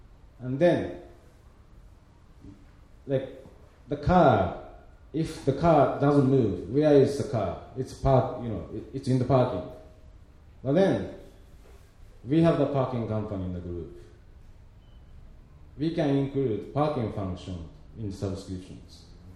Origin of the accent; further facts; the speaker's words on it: Japan; English is a second language; now in Sweden; I'm Japanese. I'm from Japan, but coming from Sweden.